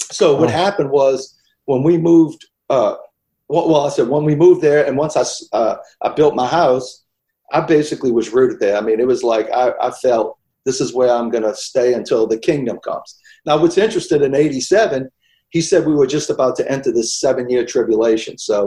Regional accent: Louisiana, United States; Yeah, well, I had a 22, and I grew up in Louisiana, duck hunting and stuff.

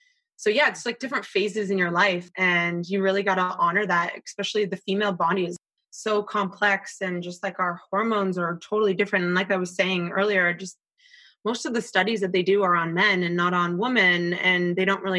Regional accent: Canada; now in New York, United States; my last stop was America because I'm originally Canadian. And actually my last stop was New York, and I haven't left New York in 10 years.

